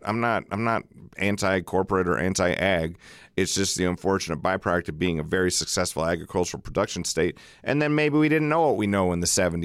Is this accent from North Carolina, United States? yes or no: no; Elkton, South Dakota, United States; But, like, I grew up in Elcester, South Dakota, and you know what we did?